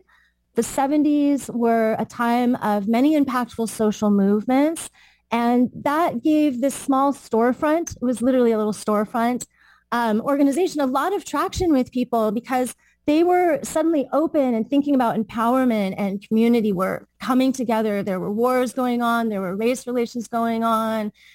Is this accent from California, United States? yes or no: yes; San Francisco, California, United States; I was raised in San Francisco.